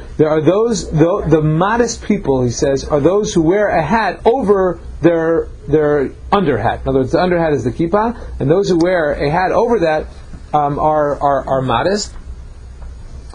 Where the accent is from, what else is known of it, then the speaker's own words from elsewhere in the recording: Woodmere, New York, United States; I grew up in Woodmere, New York, and I come to camp